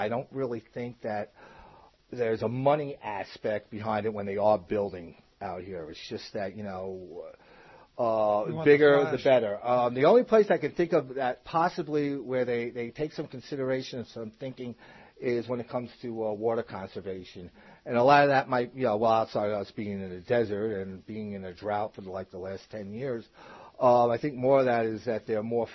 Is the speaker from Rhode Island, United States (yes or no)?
no; Queens, New York, United States; moved away as an adult; now in Las Vegas, United States; No, I come from New York, from Queens, New York. Born and raised there 36 years. I came out here around 96, so I've been in Vegas for about 16 to 17 years.